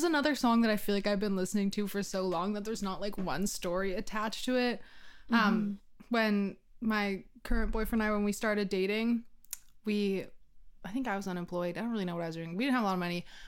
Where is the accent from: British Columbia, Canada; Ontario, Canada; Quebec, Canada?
Ontario, Canada; Mississauga; Well, I'm from Mississauga, but yeah.